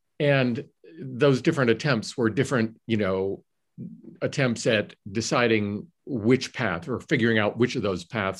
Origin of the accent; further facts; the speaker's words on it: Johnstown, Pennsylvania, United States; I will go home to my hometown, Johnstown, Pennsylvania, and see if there's material there